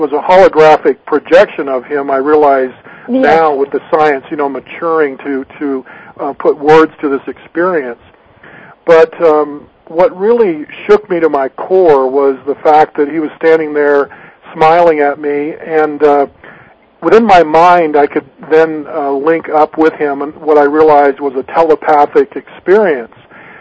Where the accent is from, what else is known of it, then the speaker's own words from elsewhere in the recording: Seattle, Washington, United States; asked to be transferred actually to my hometown area with the government in the Seattle, Washington area where I had grown up.